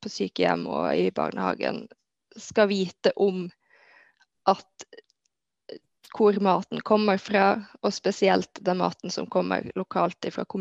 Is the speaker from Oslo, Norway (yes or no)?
no; Bardu, Troms, Norway; Vi er da fra Bardu kommune, jeg og Frida.